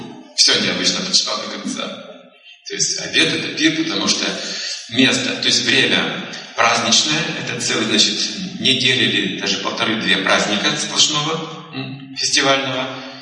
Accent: Russia; Я говорю, я из России.

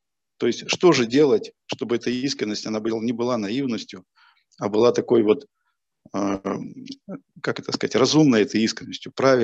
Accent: southern Russia, Russia; Я из Южной России, там все настроится на отношениях.

